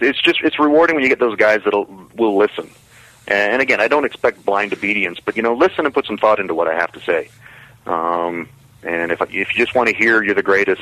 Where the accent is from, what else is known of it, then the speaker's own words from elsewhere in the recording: Calgary, Alberta, Canada; because it was in Calgary, my hometown.